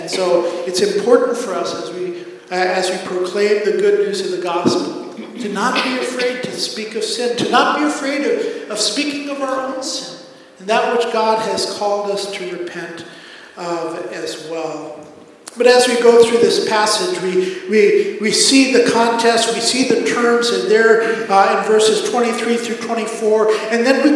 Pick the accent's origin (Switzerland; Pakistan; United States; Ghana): Pakistan; Growing up in Pakistan